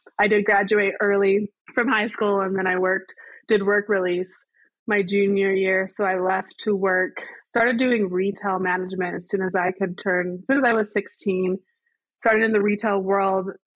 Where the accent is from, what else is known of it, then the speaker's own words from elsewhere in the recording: West Jordan, Utah, United States; I grew up here in Utah, West Jordan for the most of it. We did move out of state for about 9 or 10 months, but for the most part, born and raised in Utah.